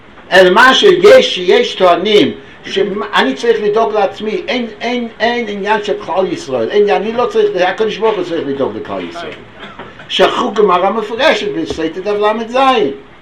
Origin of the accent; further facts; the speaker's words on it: United States; כשגדלתי באמריקה בשנות היהודים, בלעז שנות ה-50, אז הייתי באיזה עיר, אני לא רוצה להזכיר שמות עכשיו, למדתי שם בישיבה לא חבד, כן?